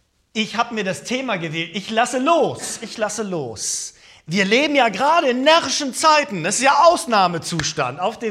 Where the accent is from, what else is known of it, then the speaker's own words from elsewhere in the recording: Schleswig-Holstein, Germany; Als Kinder haben wir Fasching gefeiert, Karneval gefeiert. Ne? Aber erwachsene Menschen, das ist bei uns in Schleswig-Holstein so ein bisschen anders.